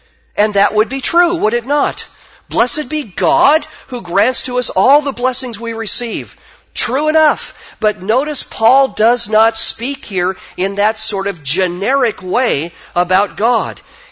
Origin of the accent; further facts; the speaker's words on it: Spokane, Washington, United States; I grew up in Trinity Baptist Church in Spokane, Washington.